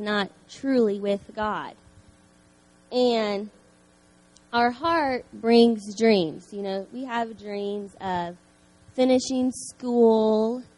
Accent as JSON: {"language": "English", "region": "Indiana", "country": "United States", "said": "A little bit about myself. I'm from Indiana"}